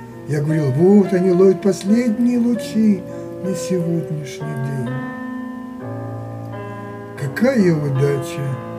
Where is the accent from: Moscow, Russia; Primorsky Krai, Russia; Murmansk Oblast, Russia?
Moscow, Russia; Нет, я москвич.